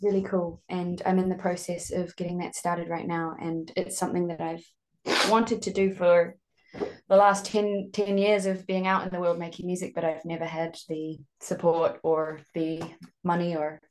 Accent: New Zealand; that's the gold about coming from this land, is that we're raised with so much space around us to think

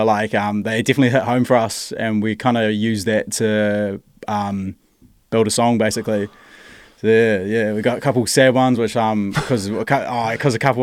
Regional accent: Hawke's Bay, New Zealand; I'm from Hawke's Bay as well, so like literally grew up there

